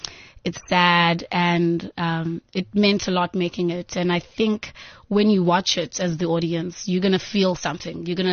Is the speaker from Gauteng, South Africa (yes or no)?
no; Eastern Cape, South Africa; I'm from originally from the Eastern Cape.